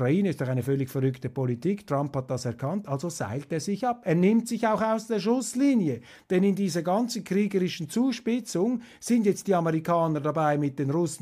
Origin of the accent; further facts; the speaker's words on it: Switzerland; wie das bei mir als Schweizer ankommt